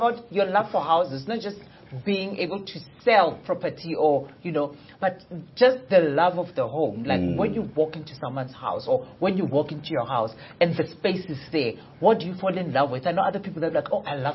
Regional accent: Diepkloof, Gauteng, South Africa; And Diepkloof Extension is just like by the highway, so it's okay.

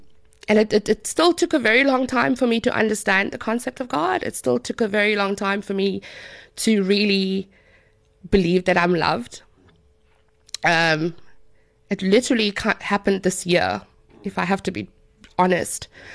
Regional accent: Cape Town, Western Cape, South Africa; until I was 12 or so, until my mom came to get my sister and I, and we moved to Cape Town. I am from Cape Town, but not, I'm from a really small community outside of Cape Town.

